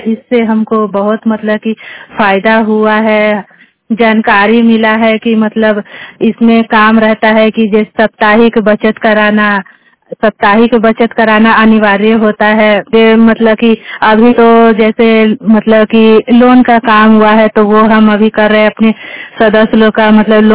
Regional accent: Sherpur, Bihar, India; मैं शेरपुर पंचायत की रहने वाली हूँ, ब्लॉक मुसहरी क्षेत्र है

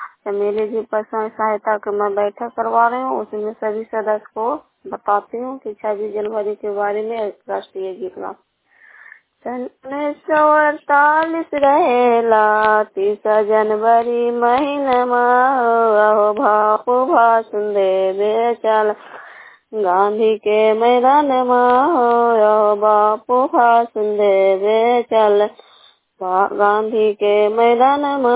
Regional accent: Haidarpur, Bihar, India; मेरा घर हैदरपुर पंचायत जुनियार प्रखंड हिलसा जिला नालंदा का निवासी हूँ।

